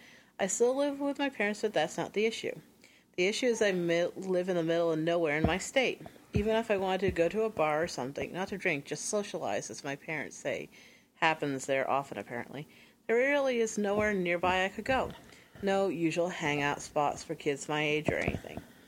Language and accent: English; New Hampshire, United States; if you're anywhere like I grew up with in New Hampshire, which was pretty much bumfuck nowhere.